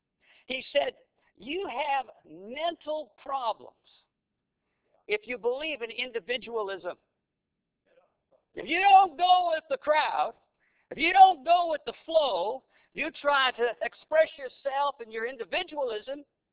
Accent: Canada; Now, as a Canadian, I can boast of the fact

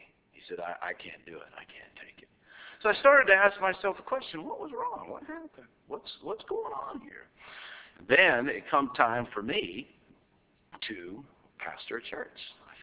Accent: Mercer, Pennsylvania, United States; moved away as an adult; But I grew up in Mercer, Pennsylvania, and at the age of, I guess, around 20, when I got saved, when I was 18, and God called me to preach. And then I left from there, and I went up to Long Island, New York

